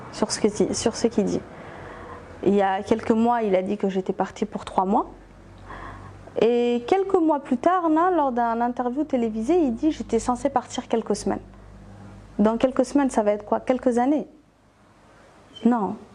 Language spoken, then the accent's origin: French; Djibouti; je suis djiboutienne